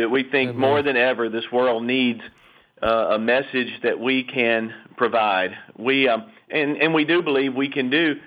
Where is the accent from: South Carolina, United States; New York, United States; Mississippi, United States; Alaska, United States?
Mississippi, United States; Rienzi; I am a Northeast Mississippi native.